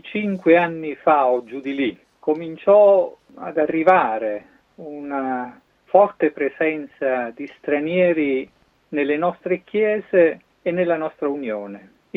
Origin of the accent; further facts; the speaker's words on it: Naples, Campania, Italy; io ho 56 anni, provengo da Napoli, da 31 anni ormai sono pastore, quindi mi ritengo un pastore stagionato.